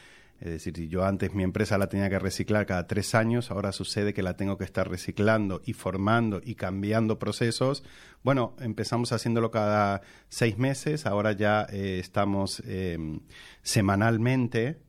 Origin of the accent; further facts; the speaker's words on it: Argentina; accent: Argentine mixed with Salamancan; mi forma de hablar, esta mezcla de argentino con salmantino, ¿no? Que no es un acento ni muy argentino ni salmantino.